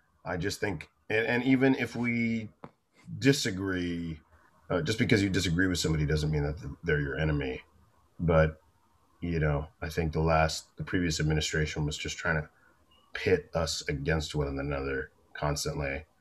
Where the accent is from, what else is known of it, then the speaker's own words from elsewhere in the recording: Florida, United States; I'm from Florida